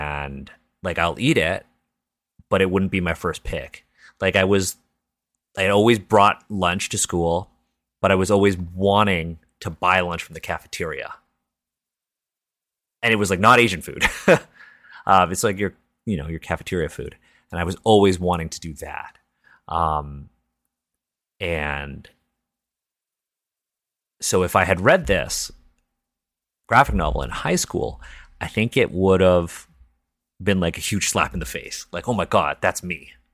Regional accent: Toronto, Ontario, Canada; first language English; I was born and raised in Toronto. English is my first language. My father came here from China and my mother was born here. Both of them speak Chinese fluently.

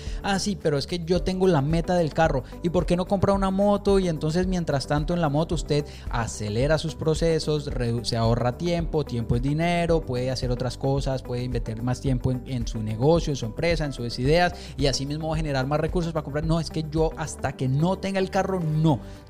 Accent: Colombia; yo soy inmigrante, yo nací en Colombia. Yo crecí en una situación bastante precaria

